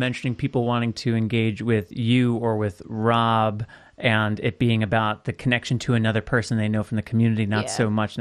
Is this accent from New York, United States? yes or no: no; Colorado, United States; now in Los Angeles, United States; Like, I'm from Colorado, but, you know, now I live here.